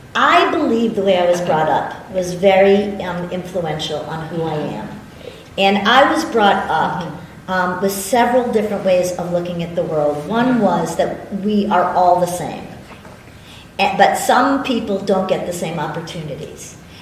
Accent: Brookline, Massachusetts, United States; because I grew up in Brookline and they also migrated to Brookline along with the Jewish community.

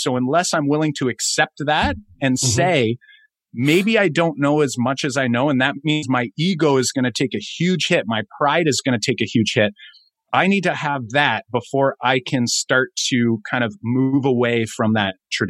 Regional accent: Canada; we're from Canada

